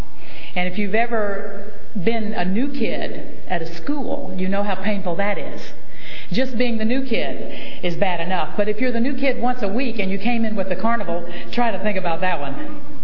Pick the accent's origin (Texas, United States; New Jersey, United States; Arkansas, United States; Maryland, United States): Arkansas, United States; But I'm from Arkansas. That's where I was born.